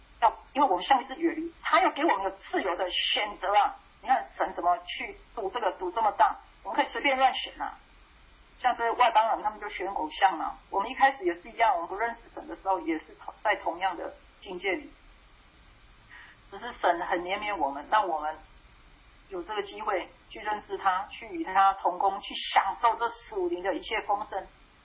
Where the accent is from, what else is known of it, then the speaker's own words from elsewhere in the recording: Taiwan; 我生活在台湾啊，台湾的空气我就受不了了，台湾很潮湿